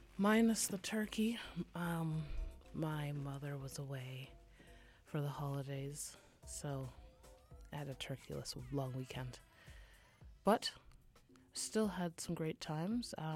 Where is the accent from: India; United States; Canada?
Canada; Vancouver, British Columbia; We're from Vancouver. We don't get anything too bad.